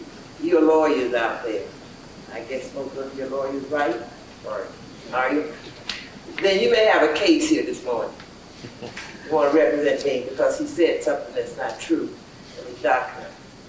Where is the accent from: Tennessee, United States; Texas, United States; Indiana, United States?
Tennessee, United States; Memphis; moved away as an adult; now in Cleveland, United States; Now, I'm a product of the Huff community. I came from Memphis, Tennessee to get away from segregation. And I ran into it in Cleveland, in Huff.